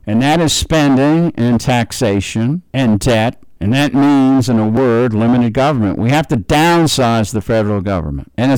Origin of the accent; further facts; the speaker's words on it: New York, United States; I'm from New York. I understand what that means.